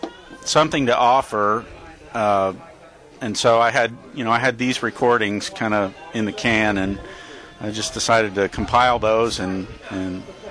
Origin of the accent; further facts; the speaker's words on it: Houston, Texas, United States; also born or lived in Denton; No, I moved here from North Texas. I went to school in Denton and kind of hung around Dallas-Fort Worth area for the following years and made my way back to Houston. I actually grew up here.